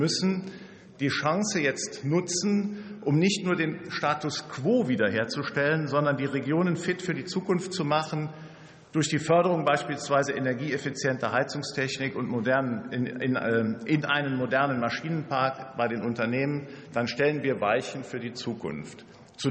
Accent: Gemünd, North Rhine-Westphalia, Germany; auch mein Heimatort Gmünd in der Eifel ist durch das Hochwasser weitgehend zerstört worden.

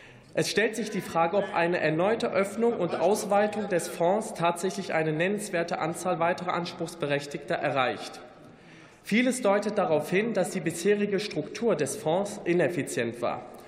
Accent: North Rhine-Westphalia, Germany; Wie einige von Ihnen wissen, bin ich in NRW im alten Zechenviertel aufgewachsen

